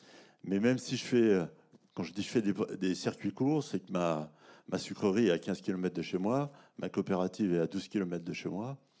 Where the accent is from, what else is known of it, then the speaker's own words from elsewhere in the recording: Centre-Val de Loire, France; Alors, comme on n'a déjà plus de forêt chez nous, en Beauce, on a relativement peu de forêt et peu de haies.